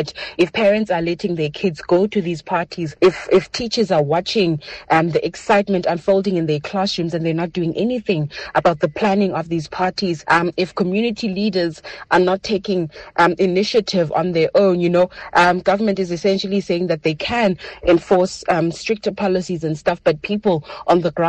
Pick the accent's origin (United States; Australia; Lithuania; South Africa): South Africa; But I think growing up in South Africa, we do want to say that ukuhlamba kwephepha started way back. We grew up with this thing.